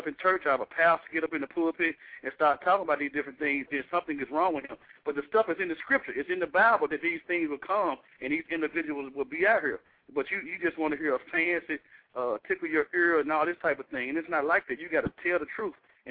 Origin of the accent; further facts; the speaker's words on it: Memphis, Tennessee, United States; I'm from Memphis, Tennessee.